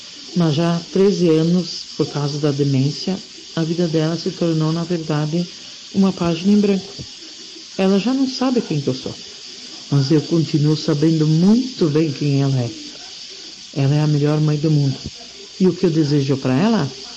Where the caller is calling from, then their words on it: Ibiraiaras, Rio Grande do Sul, Brazil; sou de Ibiraiaras.